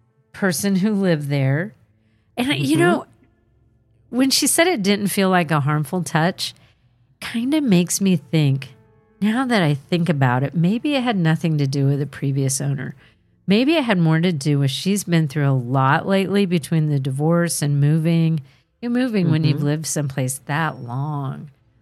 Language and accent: English; Holdrege, Nebraska, United States; from Nebraska that instant messaged Carol on Facebook about them growing up in Alma. I grew up in Holdridge in the 60s and 70s.